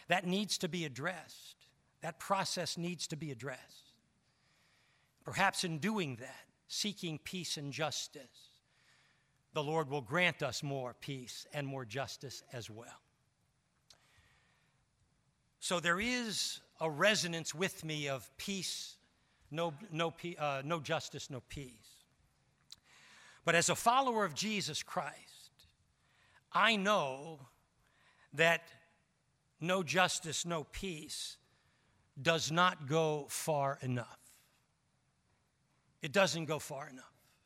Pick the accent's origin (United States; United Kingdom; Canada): United States; As an American, as a human being deep down, my spirit and my heart and my mind resonates with those who seek justice.